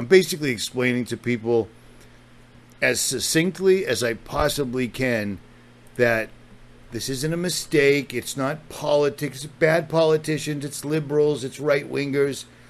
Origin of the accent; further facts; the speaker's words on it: United States; As an American, as a white, straight, God-fearing man who is also a veteran, and comes from a long line of veterans.